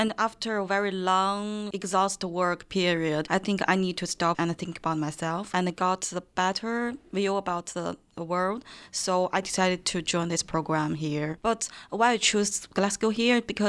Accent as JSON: {"language": "English", "region": "Beijing", "country": "China", "said": "I come from Beijing. … I'm from Heilongguan district."}